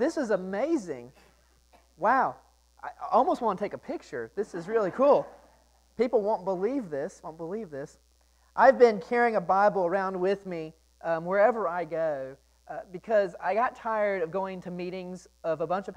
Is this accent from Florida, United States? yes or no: no; Argyle, Texas, United States; I am actually originally from Argyle, Texas. I am a long ways from where I grew up and call home.